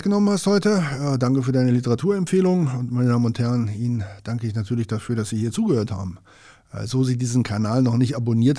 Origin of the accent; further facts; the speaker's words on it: North Rhine-Westphalia, Germany; verabschiede mich wie gewohnt hier aus dem ABC Tower in Köln als Westfale, trotzdem mit einem kölschen Tschö.